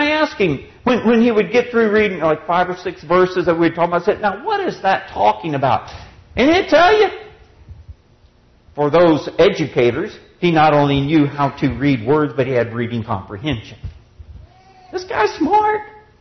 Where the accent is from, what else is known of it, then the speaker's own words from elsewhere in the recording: Texas, United States; Are you from around these parts? No, I'm from Texas.